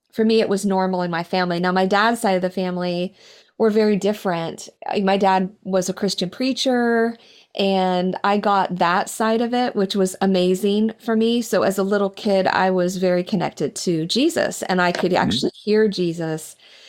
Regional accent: Indiana, United States; I grew up in Indiana, just north of Indianapolis.

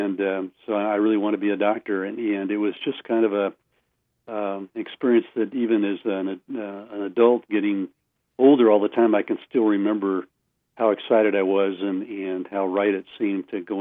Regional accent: Portland, Oregon, United States; Well, I grew up in Portland. I went to college in Salem, but grew up in Portland.

